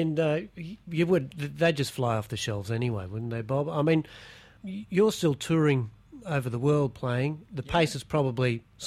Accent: Queensland, Australia; I was originally from Queensland, and you'd be up in Brisbane just about every week.

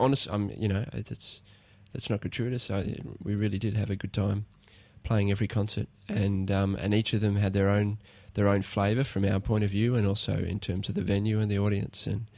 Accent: Canberra, Australian Capital Territory, Australia; born there; My mother and father met at the Canberra School of Music, mm-hmm. and I was born while they were students there.

